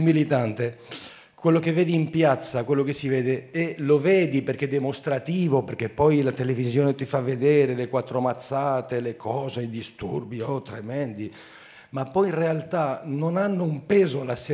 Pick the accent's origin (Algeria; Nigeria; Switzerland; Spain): Spain; Italian is a second language; now in Paris, France; io abito a Parigi, quindi grazie. Eppure sono spagnolo, però.